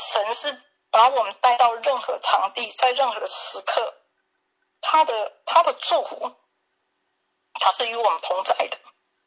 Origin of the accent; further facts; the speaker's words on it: Taiwan; born there; 我是在台湾出生的，还是在一个基督徒家庭出生的